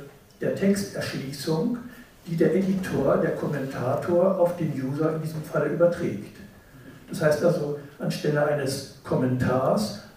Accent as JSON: {"language": "German", "region": "Vienna", "country": "Austria", "said": "Ja, ich komme aus Wien"}